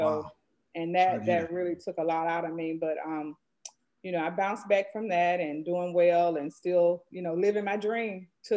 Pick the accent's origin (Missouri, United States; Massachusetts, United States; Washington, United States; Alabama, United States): Alabama, United States; Birmingham; I'm from Birmingham, Alabama. I'm one of 13 siblings.